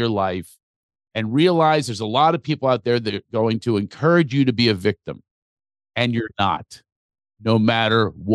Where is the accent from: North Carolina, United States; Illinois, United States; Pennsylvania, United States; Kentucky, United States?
Pennsylvania, United States; Philadelphia; also born or lived in New York; now in Los Angeles, United States; Yeah, I am in Los Angeles. I've been living out here but I'm also from Philadelphia and New York.